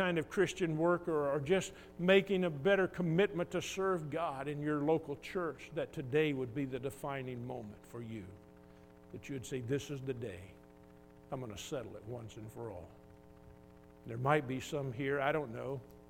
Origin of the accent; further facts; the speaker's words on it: Sherman, Texas, United States; I remember sitting in church as a young person growing up in Sherman, Texas